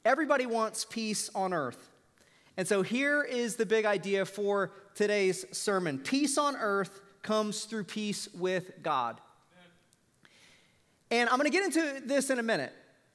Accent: Florida, United States; now in Greensboro, United States; And growing up in Florida, you know, now living in North Carolina, I love when it starts getting cold and you have a great fireplace.

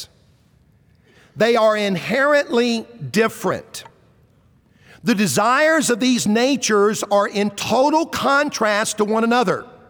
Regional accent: Columbia, South Carolina, United States; I grew up in Columbia, the capital city, so I'm a Gamecock fan.

